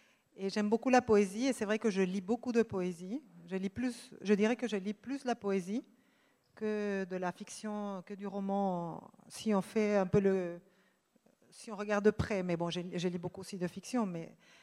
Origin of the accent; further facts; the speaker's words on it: Lima, Peru; French is a second language; je pense que j'étais déjà un peu française parce que j'avais fait l'école française à Lima. Donc j'ai appris le français, j'avais 3-4 ans.